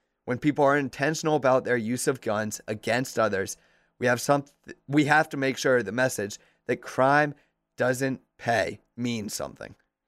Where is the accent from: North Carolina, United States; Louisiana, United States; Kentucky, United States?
Louisiana, United States; three Baton Rouge police officers from my home state of Louisiana were slain